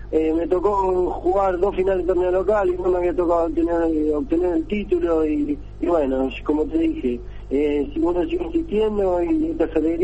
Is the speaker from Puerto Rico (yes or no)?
no; Mar del Plata, Buenos Aires Province, Argentina; ya te digo que yo soy de Mar del Plata, me toca viajar todos los días